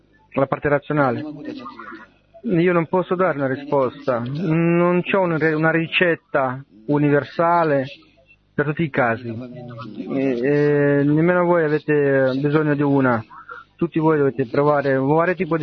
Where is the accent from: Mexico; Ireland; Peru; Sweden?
Sweden; Italian is a second language; vengo dalla Svezia.